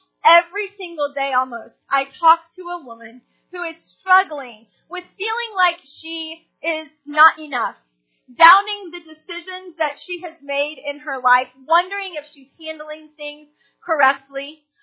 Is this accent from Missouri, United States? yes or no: yes; Kansas City, Missouri, United States; I grew up in Kansas City, and I had a youth group that was very close.